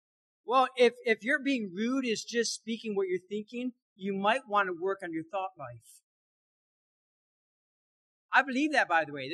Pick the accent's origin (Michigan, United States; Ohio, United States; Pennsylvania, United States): Michigan, United States; Pastor Bob McDonald, my pastor I grew up under in Michigan